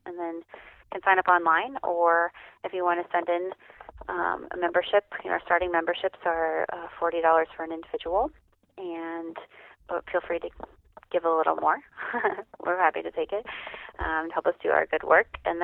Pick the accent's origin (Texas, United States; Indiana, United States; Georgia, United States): Indiana, United States; now in Montana, United States; I moved to Montana. I'm from Indiana originally. I moved to Montana from Mecor Vista